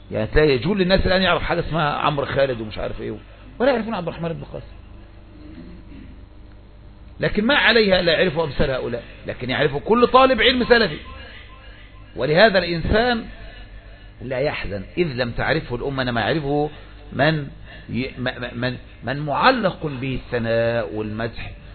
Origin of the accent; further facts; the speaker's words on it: Egypt; ما جاءوا في بلدنا مصر